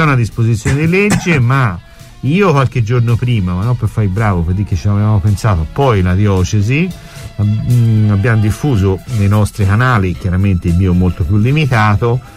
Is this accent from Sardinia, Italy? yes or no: no; Livorno, Tuscany, Italy; Sono di Livorno e sono andato al multisala.